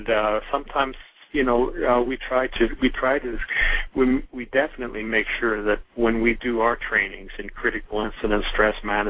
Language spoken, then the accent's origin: English; Pennsylvania, United States; I grew up in Pennsylvania, and I'm very familiar with the Amish or Pennsylvania Dutch, you know, whatever you call them.